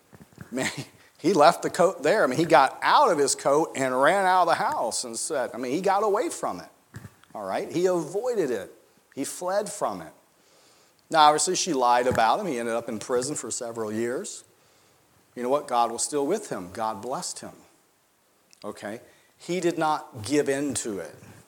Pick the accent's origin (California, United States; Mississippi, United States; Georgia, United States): Mississippi, United States; My wife and I, we grew up in Mississippi, and that's a word that is used.